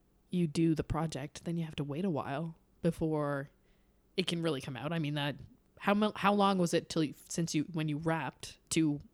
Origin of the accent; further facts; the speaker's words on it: Newfoundland and Labrador, Canada; even within Canada, like I'm from Newfoundland, so my dialect is entirely different. Mind you, I've changed it a lot because people never understand me.